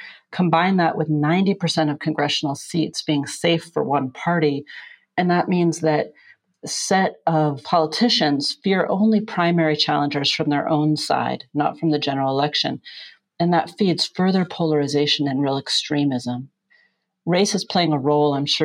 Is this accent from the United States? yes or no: yes; United States; I hate to say this, Richard, as an American, it's embarrassing